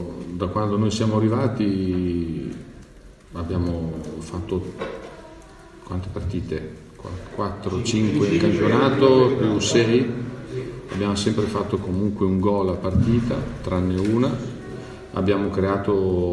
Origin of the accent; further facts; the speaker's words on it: Palermo, Sicily, Italy; Io vengo da Palermo